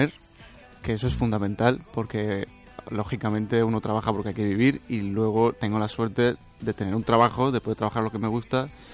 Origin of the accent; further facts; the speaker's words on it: Málaga, Andalusia, Spain; yo soy andaluz, soy malagueño y se echa de menos el olor a Málaga